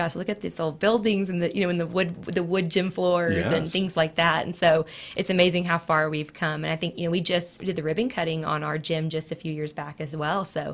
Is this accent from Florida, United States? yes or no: no; Texas, United States; I'm originally from Texas, and I was actually a club kid in sports.